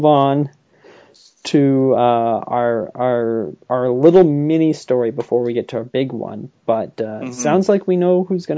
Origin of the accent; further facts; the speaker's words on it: Canada; So, as a Canadian, this is a sad day.